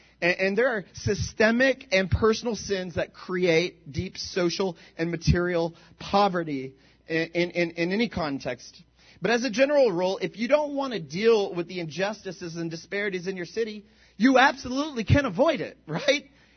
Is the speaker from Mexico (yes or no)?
yes; Mexico; now in Puerto Rico; I'm from Puerto Rico, and I'm not from there. I'm Mexican, right? But that's where I live.